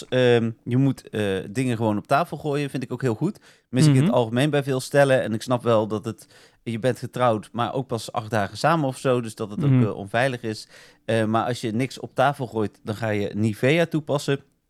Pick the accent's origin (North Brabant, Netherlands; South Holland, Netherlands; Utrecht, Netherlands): North Brabant, Netherlands; Dat deed mij goed als Brabander.